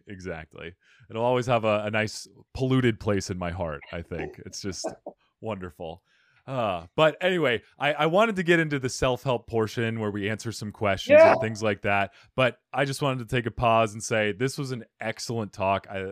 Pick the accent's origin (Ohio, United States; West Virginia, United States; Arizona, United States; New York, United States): Arizona, United States; Cottonwood; I grew up here in Phoenix, or grew up in Cottonwood, Arizona, near Sedona